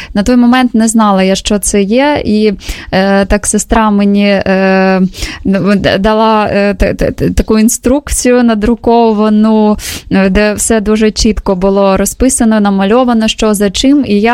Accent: Zaporizhzhia, Zaporizhzhia Oblast, Ukraine; я родом з Запоріжжя, і знаємо, що це є прифронтове таке місто зараз

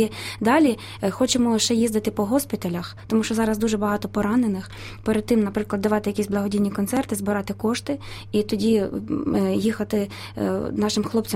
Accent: Lviv, Lviv Oblast, Ukraine; born there; now in Kyiv, Ukraine; я народилася у Львові, закінчила Львівську консерваторію, композиторський факультет в класі викладача Мирослава Скорика. Зараз я живу в Києві

